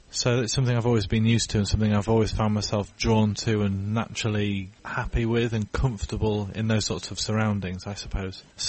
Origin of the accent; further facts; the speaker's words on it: Harrogate, Yorkshire and the Humber, United Kingdom; here in my hometown of Harrogate, North Yorkshire.